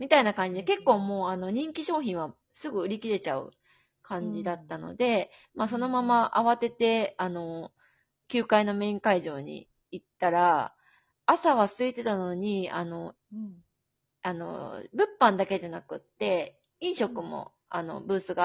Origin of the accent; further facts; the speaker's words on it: Osaka, Japan; 私地元が大阪なので、ちょうど帰国の時に